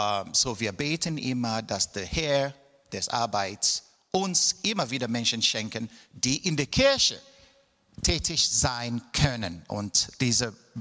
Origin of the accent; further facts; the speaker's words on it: Enugu State, Nigeria; now in Germany; wie Christine euch mitgeteilt hat. Ursprünglich komme ich aus Südost-Nigeria. Ich komme aus einem kleinen Dorf in Enugu. Enugu war damals die Hauptstadt von der damaligen Biafra.